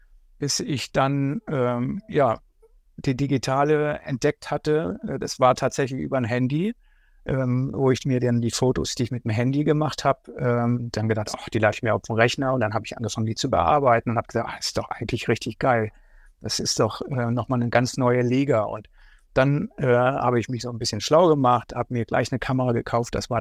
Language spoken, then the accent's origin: German; Kassel, Hesse, Germany; now in Hamburg, Germany; Nee, ich komme eigentlich aus Kassel, tatsächlich.